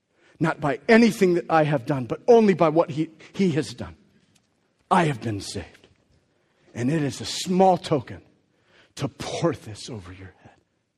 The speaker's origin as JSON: {"language": "English", "town": "Riverside", "region": "California", "country": "United States", "tie": "born or raised there", "said": "I'm not from Oregon. In fact, I had never been to Oregon until I came to Teen Challenge. I'm from Riverside, California, in SoCal. That's where I was born and raised, in the best family a kid could ask for."}